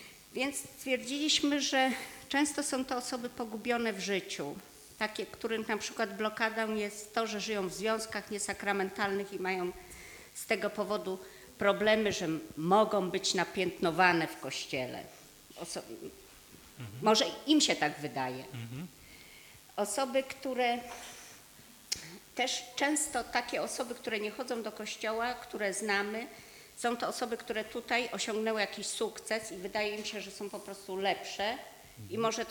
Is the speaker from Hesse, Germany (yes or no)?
yes; Wiesbaden, Hesse, Germany; jestem z Wiesbaden.